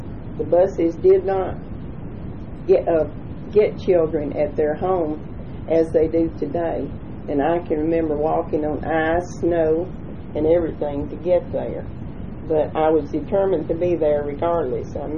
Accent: United States; I was born in Cherokee County and have lived here most of my life. Well, I would say all my life, even though I taught in another state. And I was born a typical farm girl in 1931

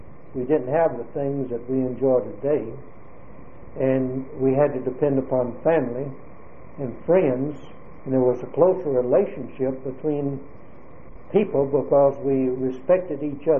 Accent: Jacksonville, Florida, United States; born there; I was born in Jacksonville, Florida, June 5, 1921, Duval County, Florida.

